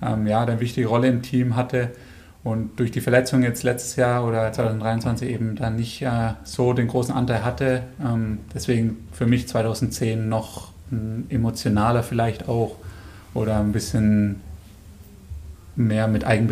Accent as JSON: {"language": "German", "town": "Nuremberg", "region": "Bavaria", "country": "Germany", "lives_now": "Rosenheim, Germany", "said": "Wohnhaft in Rosenheim, auch wenn ich eigentlich aus Nürnberg komme, sehe ich jetzt Rosenheim als meine Heimat."}